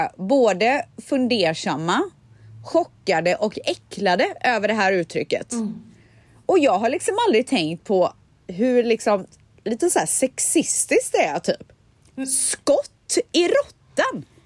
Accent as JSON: {"language": "Swedish", "country": "Sweden", "said": "jag skäms inte och jag är svensk typ."}